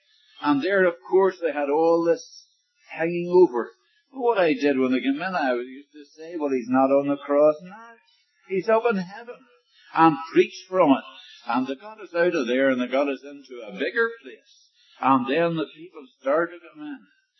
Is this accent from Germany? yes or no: no; Ireland; born there; I said, well, I was born in Ireland myself.